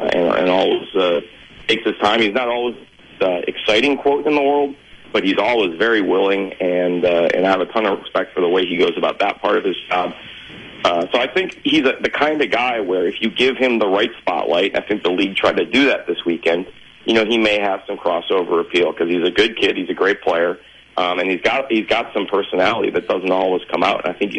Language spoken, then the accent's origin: English; Chicago, Illinois, United States; I'm from Chicago. I grew up a Blackhawks fan. I chose to live down here and stayed because I like living here.